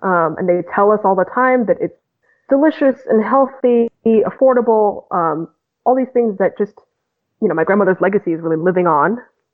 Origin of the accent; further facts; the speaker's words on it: Boston, Massachusetts, United States; also born or lived in Vietnam; I grew up in Boston after I left Vietnam